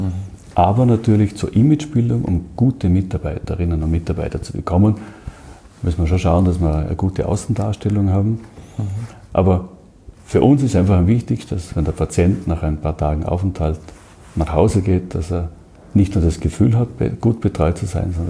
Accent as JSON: {"language": "German", "town": "Lustenau", "region": "Vorarlberg", "country": "Austria", "tie": "born or raised there", "lives_now": "Dornbirn, Austria", "said": "Ich bin in Luschenau aufgewachsen, bin ein kleiner Luschenauer vom Reeder her. Ist für mich eine Heimat. Wohne jetzt in Dornbirn, eine sehr schöne Stadt, ist auch eine Heimat."}